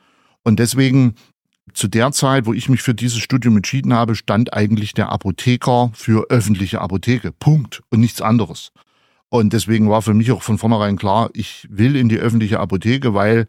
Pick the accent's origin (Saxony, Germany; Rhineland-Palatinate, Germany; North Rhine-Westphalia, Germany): Saxony, Germany; ich komme nicht aus Thüringen, ich komme aus Sachsen